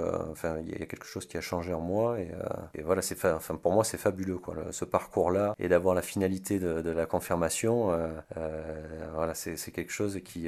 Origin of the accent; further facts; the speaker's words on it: Bordeaux, Nouvelle-Aquitaine, France; Donc je viens de Bordeaux, on vient des environs de Bordeaux.